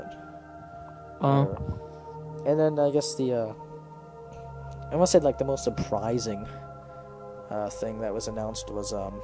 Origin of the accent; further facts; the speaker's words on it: Canada; since we're Canadian and Netflix isn't up here for us.